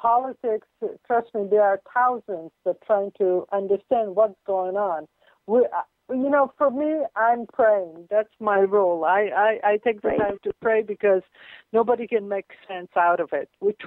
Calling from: Israel; And, you know, I'm talking from Israel. The Middle East is in the uproar, and we cannot calm ourselves enough.

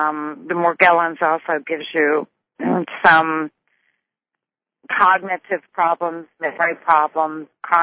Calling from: Missouri, United States; I'm calling from Missouri.

